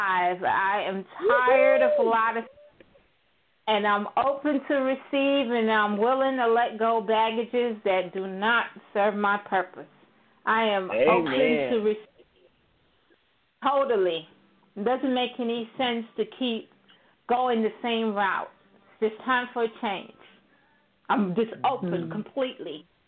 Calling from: Florida, United States; I'm calling from Florida.

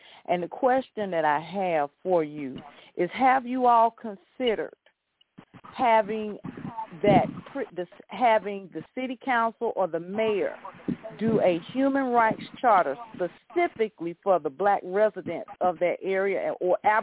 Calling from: Georgia, United States; I'm calling from Georgia

